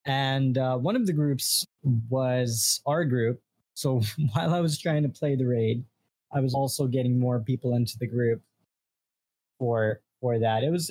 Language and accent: English; New York, United States; And I'm from New York, so I'm not too foreign to New Jersey.